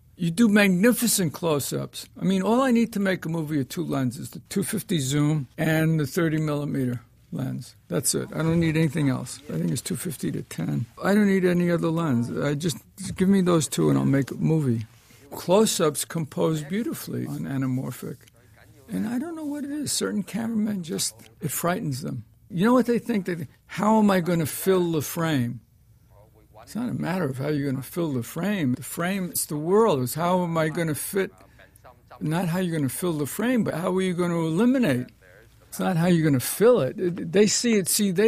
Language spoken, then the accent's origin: English; East, United States; I mean, I love the West. I'm from the East, but I've came to like the West